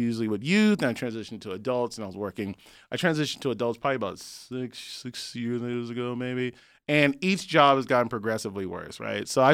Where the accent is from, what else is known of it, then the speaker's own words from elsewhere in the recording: San Francisco, California, United States; I'm from San Francisco, where the equivalent of Skid Row is the Tenderloin